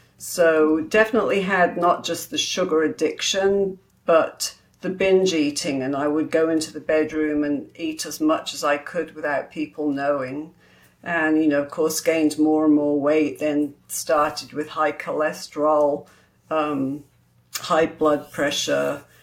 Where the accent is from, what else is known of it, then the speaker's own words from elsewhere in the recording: England, United Kingdom; now in United States; So I was born and raised in England, and so our way of living and eating was a little bit different to when I came over to the States.